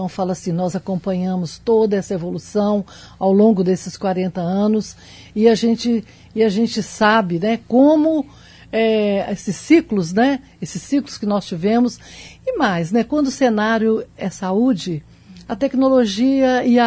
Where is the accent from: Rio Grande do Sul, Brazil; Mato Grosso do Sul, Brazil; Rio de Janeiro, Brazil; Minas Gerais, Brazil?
Minas Gerais, Brazil; moved away as an adult; now in Brasília, Brazil; sou mineira, formei na UFMG, mas fui para Brasília em 1979.